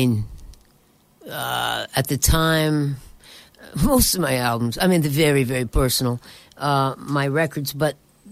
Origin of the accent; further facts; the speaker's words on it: Los Angeles, California, United States; it's about relationships, which is the way I grew up in Los Angeles. It was about personal relationships.